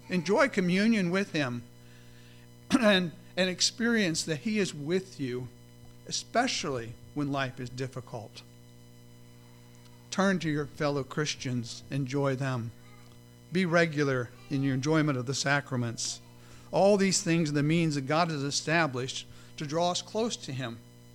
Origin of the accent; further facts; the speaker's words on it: United States; And I'm an American. And part of my birthright as an American is I get to experience instant gratification most of the time.